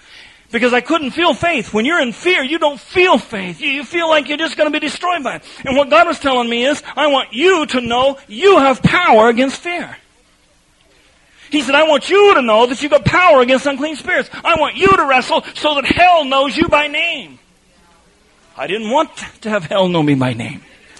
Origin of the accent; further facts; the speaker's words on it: Denver, Colorado, United States; I said, hey, I grew up in Denver.